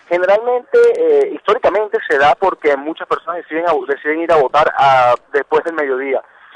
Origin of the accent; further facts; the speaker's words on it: Venezuela; Nosotros como jóvenes venezolanos, nosotros como demócratas que somos, tenemos que vencer esa abstención.